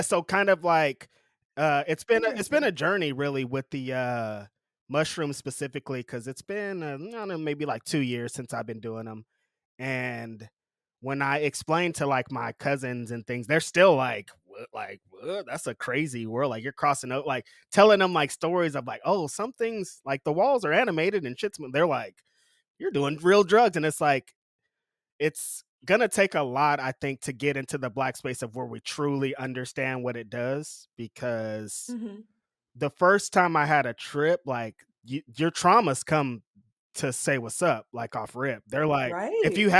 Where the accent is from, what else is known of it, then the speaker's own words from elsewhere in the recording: Bakersfield, California, United States; Cause like I said, I grew up in Bakersfield